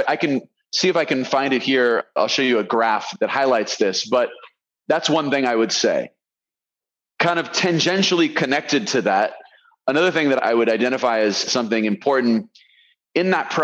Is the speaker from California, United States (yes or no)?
yes; California, United States; so I'm from California.